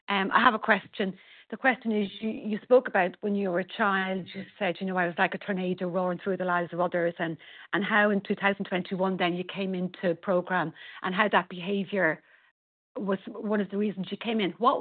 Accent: Dublin, Leinster, Ireland; I'm from Dublin in Ireland.

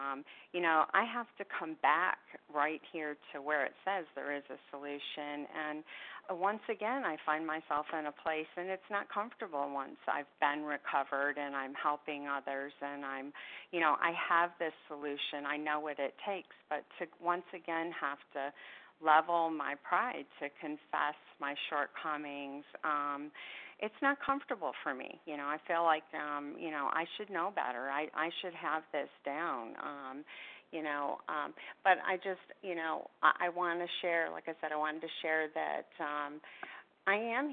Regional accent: Florida, United States; I'm from Florida, recovered, grateful, compulsive overeater.

